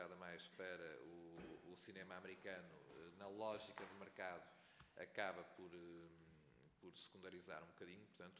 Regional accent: Avanca, Aveiro, Portugal; não nasci fisicamente em Avanca, mas sou da Avanca. E Avanca é, gosto muito destes epítetos, mas é quase a Hollywood da animação. É uma pequena vila

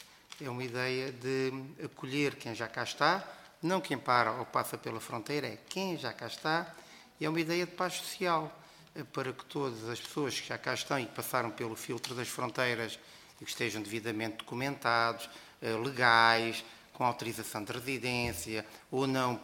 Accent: Portugal

